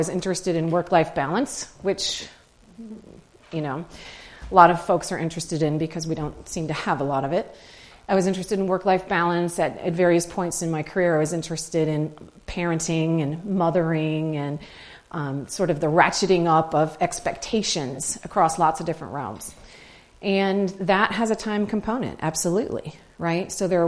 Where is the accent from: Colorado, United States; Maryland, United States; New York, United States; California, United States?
Maryland, United States; I grew up in Maryland, went to school in Virginia and North Carolina, PhD in Ohio, and I live in the Quad Cities now, where I've lived for the last 20 years.